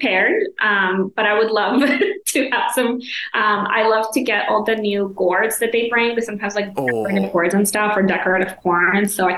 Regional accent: Israel; We're all from different corners of the world. I'm from Israel.

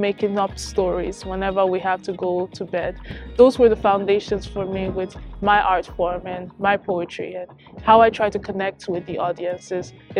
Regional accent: Lagos, Nigeria; first language Yoruba; I am from Africa, specifically I'm from Nigeria. I'm part of the Yoruba tribe. So that means that I pretty much grew up in Lagos and Oja State, and I speak Yoruba.

